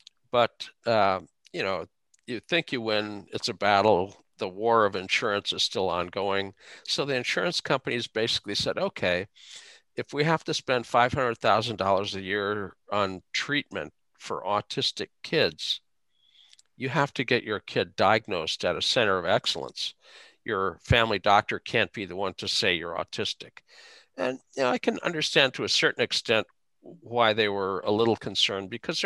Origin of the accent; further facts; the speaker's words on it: Fargo, North Dakota, United States; I grew up in Fargo. If you want something done, you just do it yourself.